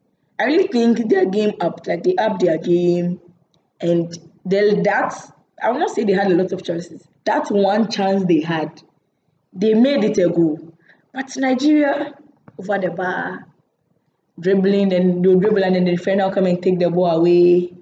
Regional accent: South Africa; So it's like, as South African, I trust Van Vick, so I'm okay.

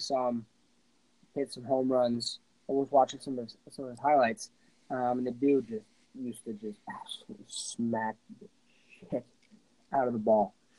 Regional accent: San Francisco, California, United States; I'm from San Francisco. For any of you that don't know, shout out the Bay Area. Shout out 415.

